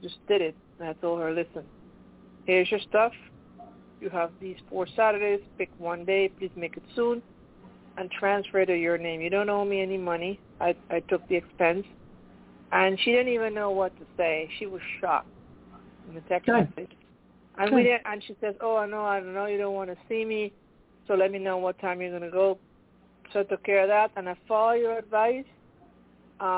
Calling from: Pennsylvania, United States; I'm calling from Pennsylvania.

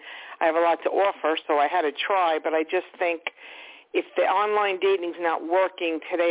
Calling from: New York, United States; Hi, I'm from Long Island.

